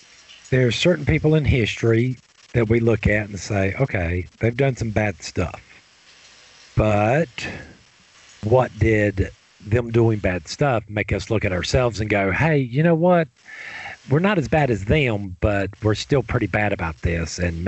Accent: the South, United States; Let's admit it, I was raised in the South in the 70s.

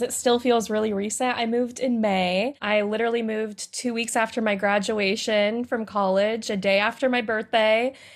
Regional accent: Idaho, United States; So I'm from Idaho.

